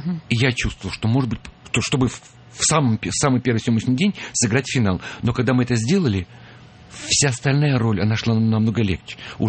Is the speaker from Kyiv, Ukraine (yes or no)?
yes; Kyiv, Ukraine; moved away as an adult; now in Moscow, Russia; Но просто тогда, когда я приехал в Москву в 76-м году, мы жили в одной стране. Я приехал из Киева